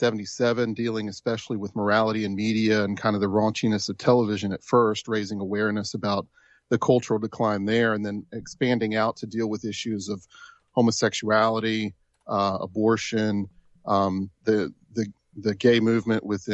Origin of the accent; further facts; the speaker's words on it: Tupelo, Mississippi, United States; Yeah, so I grew up here in Mississippi. I grew up in Tupelo. That's where my parents were based